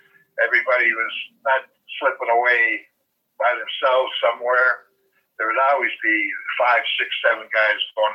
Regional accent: Oakville, Ontario, Canada; I mean, I was born and raised in Oakville here. We probably had 16,000 people in this little town that I grew up in.

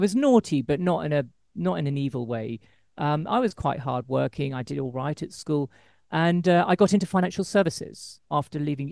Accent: England, United Kingdom; also born or lived in France / Dubai / Singapore; now in Japan; I'm British. I was brought up in England. I've lived overseas a lot, including France, including Dubai, Singapore, and now Japan.

